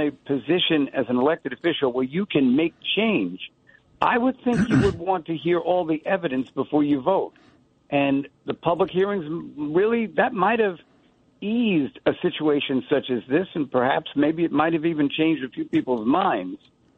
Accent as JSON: {"language": "English", "town": "Long Island", "region": "New York", "country": "United States", "tie": "born or raised there", "lives_now": "New York, United States", "said": "I represent Harlem, but I didn't grow up in Harlem. I grew up in Long Island."}